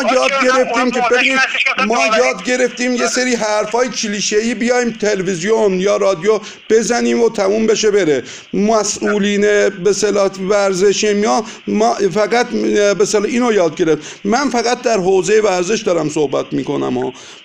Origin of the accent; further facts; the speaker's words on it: Iran; ما هم ایرانی هستیم.